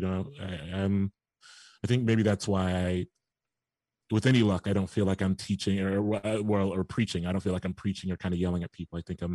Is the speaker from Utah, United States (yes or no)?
no; Bexley, Ohio, United States; I mean, I grew up not in Bexley, but on what some would consider the border of Bexley.